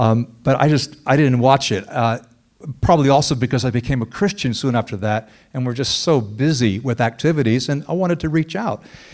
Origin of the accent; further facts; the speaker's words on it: United States; also born or lived in Sweden; I remember living in Sweden, I saw one quite violent film, and this just shows you how conditioned I was as an American.